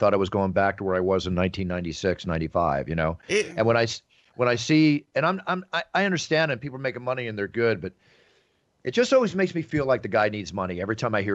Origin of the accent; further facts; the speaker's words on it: Dallas, Texas, United States; You should hear me after I go back to my hometown of Dallas, Texas for a few days.